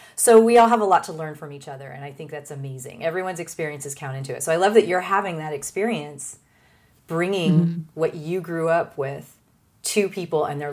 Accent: San Diego, California, United States; You're not actually like a Colombian native. So why do you claim that culture, even though you're born and raised in San Diego?

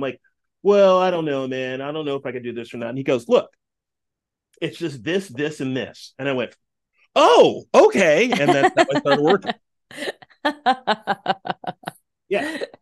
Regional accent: Chicago, Illinois, United States; hey, you know … I'm from Chicago, blah, blah, blah.

